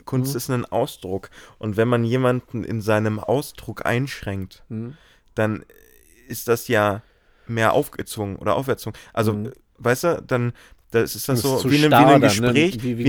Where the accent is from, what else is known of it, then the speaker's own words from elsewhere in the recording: North Germany, Germany; So, also, ja, okay, ich bin Norddeutscher.